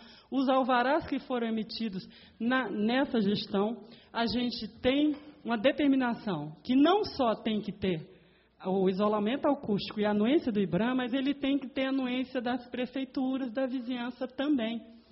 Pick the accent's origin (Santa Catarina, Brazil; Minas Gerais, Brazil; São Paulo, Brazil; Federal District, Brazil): Federal District, Brazil; Brasília; eu digo como nasci em Brasília há 47 anos, então a gente está aqui há muito tempo